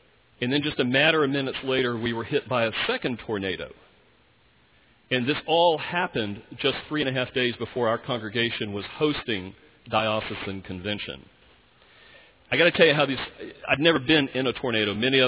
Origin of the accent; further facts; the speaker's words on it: Louisiana, United States; And we moved back to Louisiana, my home state, where I've been called to be rector of Grace Episcopal Church and school.